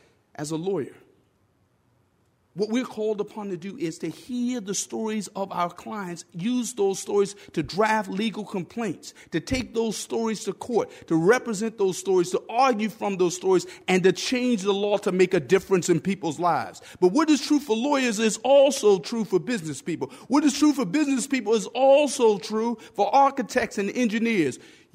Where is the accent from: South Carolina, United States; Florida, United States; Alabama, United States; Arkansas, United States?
South Carolina, United States; But as a young man growing up in South Carolina, my grandmother was blissfully unaware of the implications of the 13th Amendment, barring involuntary servitude.